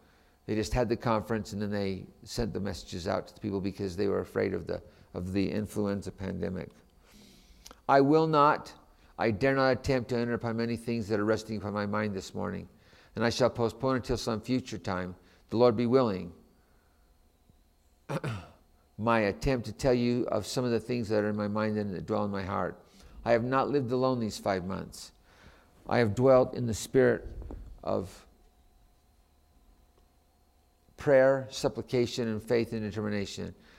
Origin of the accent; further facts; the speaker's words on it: Lehi, Utah, United States; I grew up in Lehi, Utah, and as a young man, I heard my state president talk about this